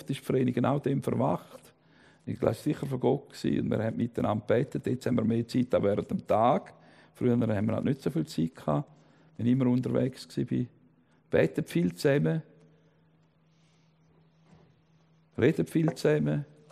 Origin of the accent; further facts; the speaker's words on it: Switzerland; Ich bin ein Schweizer, ich habe noch nie gehört predigen.